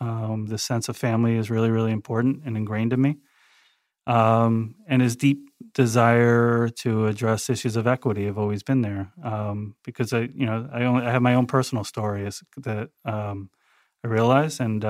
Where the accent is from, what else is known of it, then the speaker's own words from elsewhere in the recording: Tarrytown, New York, United States; I was born and raised here locally in Tarrytown. I'm first generation. Both my parents came from Cuba. And at that time, a lot of Cuban immigrants came to Tarrytown. And so I was born and raised in that area. So I've really kind of never left.